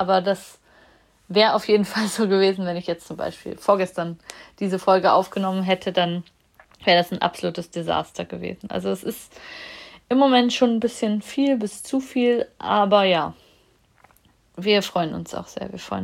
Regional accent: East Germany, Germany; born there; zumindest in der DDR, wo ich geboren bin

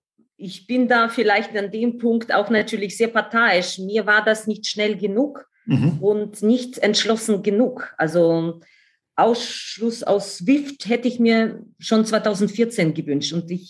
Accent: Ukraine; ich komme aus der Ukraine

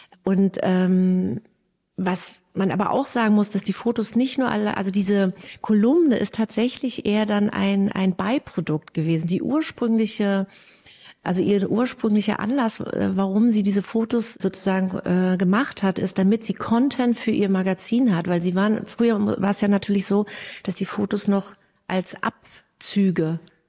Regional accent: East Germany, Germany; Ich bin in der DDR mit der Sibylle aufgewachsen.

